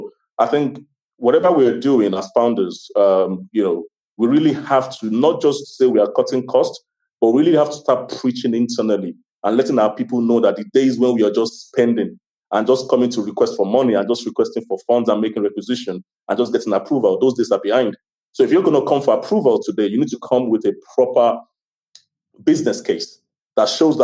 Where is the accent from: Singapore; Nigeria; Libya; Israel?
Nigeria; Ogun; I'm an Ijebu man, so I come from Ijebu, which means that we are used to not spending money, right?